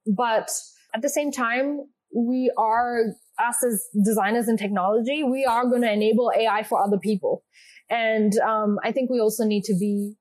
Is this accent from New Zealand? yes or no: yes; New Zealand; Like that is my experience as a New Zealander, but going to America, which happens to be a very diverse country, I was able to see a lot of designers who looked like me.